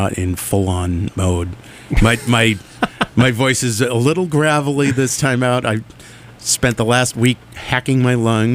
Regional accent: Worcester, Massachusetts, United States; I'm from Worcester.

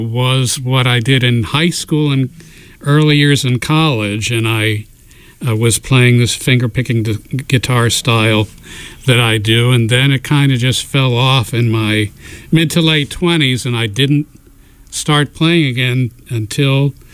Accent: Atlantic City, New Jersey, United States; moved away as an adult; now in Boston, United States; Yeah, I've lived up in Boston since after college, so it's been my whole adult life, but I'm originally from Atlantic City area.

